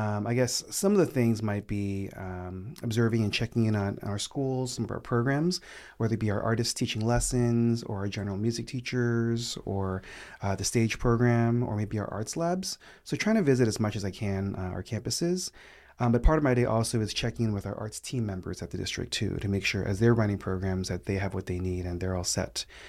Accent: New York City, New York, United States; also born or lived in Philadelphia; So I am originally from the East Coast. I was born in Philadelphia, but raised in New York. And so my K through 12 experience was all in New York City or in Queens.

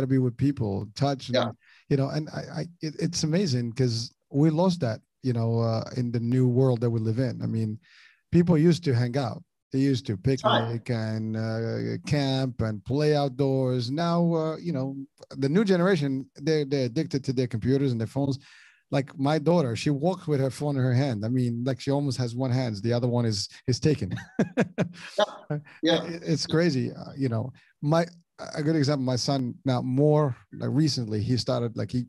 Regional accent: Morocco; I grew up in Morocco.

